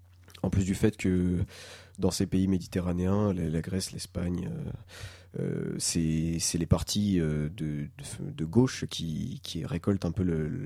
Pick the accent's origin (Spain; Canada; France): France; Nîmes, Occitanie; Et donc plus précisément, je viens de la préfecture du Gard qui est Nîmes